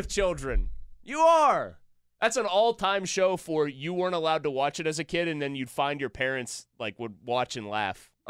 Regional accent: Pittsburgh, Pennsylvania, United States; Like, they say, what's your city of origin? And I was like, I'm from Pittsburgh.

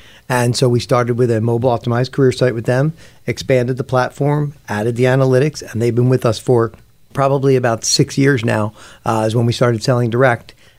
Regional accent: Plymouth Meeting, Pennsylvania, United States; Sure. I grew up in Plymouth Meeting.

